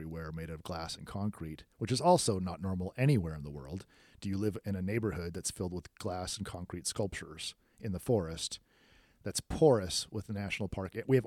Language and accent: English; Washington, United States; moved away as an adult; now in Texas, United States; I grew up in a forest. I don't know if you know, but I grew up in the Northwest.